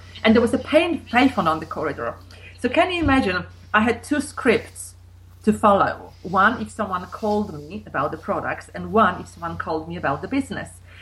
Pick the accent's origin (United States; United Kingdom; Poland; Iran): Poland; And in fact, I was brought up in Poland